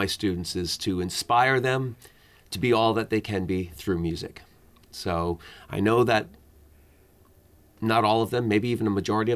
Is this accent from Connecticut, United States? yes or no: yes; Mystic, Connecticut, United States; also born or lived in Hollywood / Boston; I grew up in Mystic, Connecticut, and then have lived all over, including Hollywood, California, and Boston.